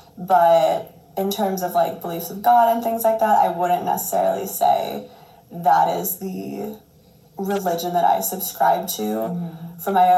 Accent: Los Angeles, California, United States; I'm from Los Angeles, California. I know, long trek to Lafayette, but I'm really loving it here.

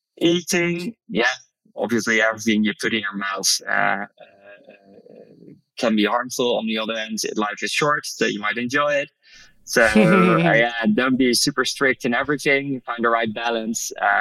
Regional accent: Amsterdam, North Holland, Netherlands; I never smoke weed, even though I'm from Amsterdam.

